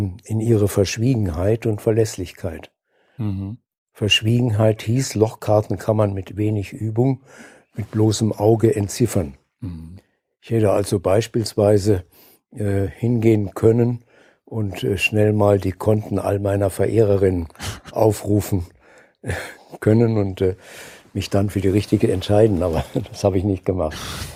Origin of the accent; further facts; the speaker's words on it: Saarbrücken, Saarland, Germany; Und ein paar Wochen davon machte ich bei der Sparkasse meiner Heimatstadt Saarbrücken.